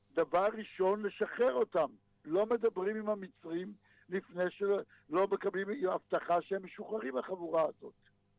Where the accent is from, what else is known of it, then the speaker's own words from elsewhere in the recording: Kvutzat Yavne, Central District, Israel; הוא היה מהקיבוץ שאני גדלתי בו, מקבוצת יבנה